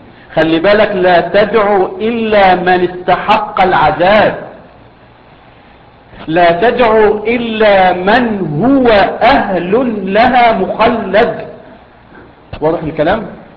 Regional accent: Egypt; حتى احنا عندنا في مصر يقول لك ايه ده حاطط تحت البلاطه

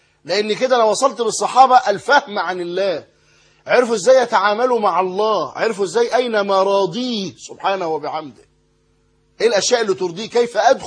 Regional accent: Egypt; انتوا عارفين المثل الدارج عندنا في مصر

